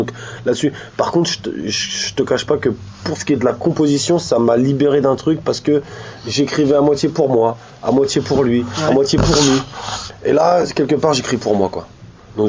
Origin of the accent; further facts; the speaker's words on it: Île-de-France, France; je suis parisien, même si j'ai jamais vécu à Paris intramuros, moi j'ai toujours été en banlieue.